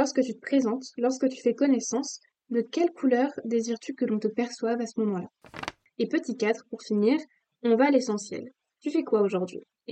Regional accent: Paris, Île-de-France, France; Alors moi, maintenant, je dis que je viens de Paris. Ce n'est pas là où je suis, mais c'est là d'où je viens.

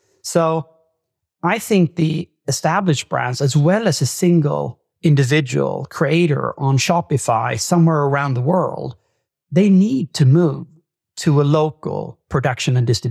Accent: Sweden; now in Norway; I'm originally from Sweden, although I live in Norway now.

